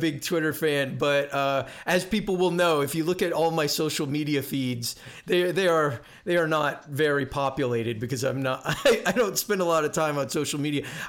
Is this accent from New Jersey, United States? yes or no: yes; New Jersey, United States; also born or lived in New York; now in Los Angeles, United States; I grew up in New Jersey and New York, but I live in LA, Los Angeles